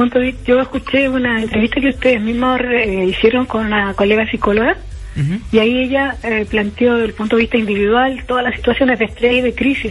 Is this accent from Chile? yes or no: yes; Chile; que hemos sentido como pueblo chileno